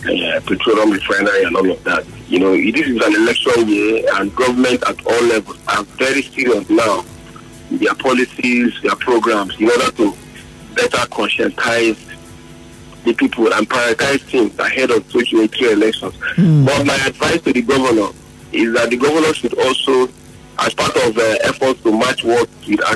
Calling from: Port Harcourt, Rivers, Nigeria; I'm calling from Port Harcourt.

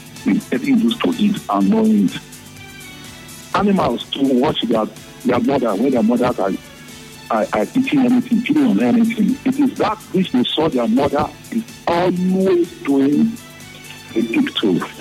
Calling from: Port Harcourt, Rivers, Nigeria; I'm calling from Port Harcourt.

